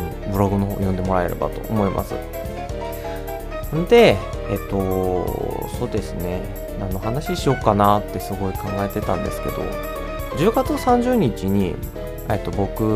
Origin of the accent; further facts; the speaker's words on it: Mie, Japan; accent: Ise dialect; こっちの方にいて仕事してたら、敬語に少し関西弁が混じって、で地元のその通ってた高校は完全に伊勢弁なんで、伊勢弁になって、でさらに自分の実家の方に帰るとまた